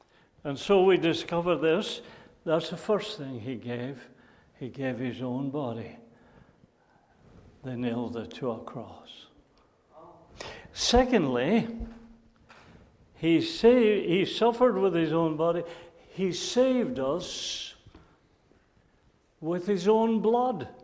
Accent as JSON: {"language": "English", "region": "Scotland", "country": "United Kingdom", "said": "well, you're from Norway, I'm from Scotland. There's only a wee drop of water between us."}